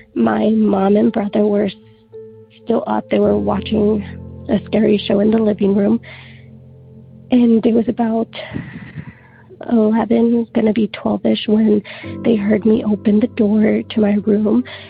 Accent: Tulare, California, United States; I am from Tulare, California.

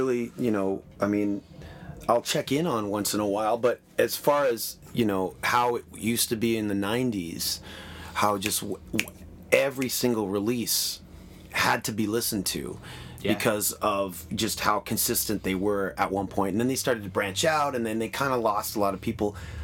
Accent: Toronto, Ontario, Canada; growing up in Toronto, being part of the scene

